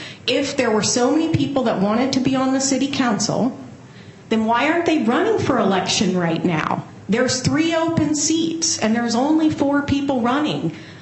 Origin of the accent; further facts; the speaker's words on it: Black Diamond, Washington, United States; now in Bellevue, United States; I live in Bellevue, and I grew up in Black Diamond